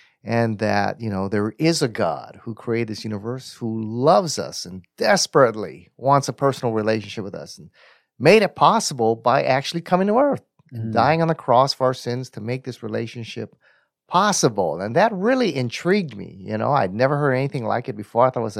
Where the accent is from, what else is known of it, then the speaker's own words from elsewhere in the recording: Honolulu, Hawaii, United States; And yeah, Keith, you know, I'm from Honolulu, Hawaii. Grew up there. I didn't grow up in a Christian home. Mm-hmm. I grew up in a Japanese Buddhist home